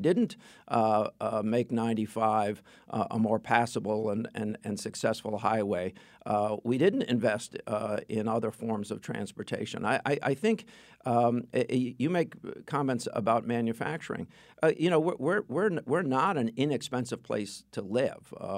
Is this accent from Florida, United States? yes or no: no; Stamford, Connecticut, United States; And so you're in Stanford. I grew up in Stanford.